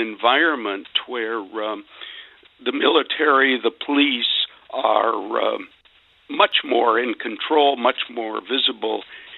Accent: Indiana, United States; My home state of Indiana, which has 9 House of Representative members, 2 of whom are Democratic

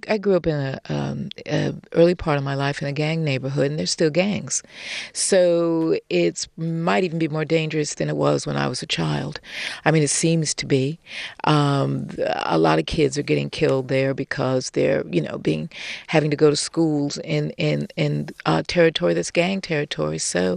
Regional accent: United States; being American

